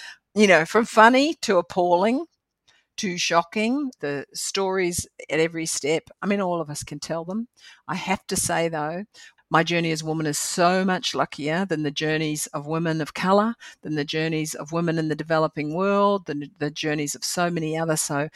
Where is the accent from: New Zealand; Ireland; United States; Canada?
New Zealand; I'm a Kiwi girl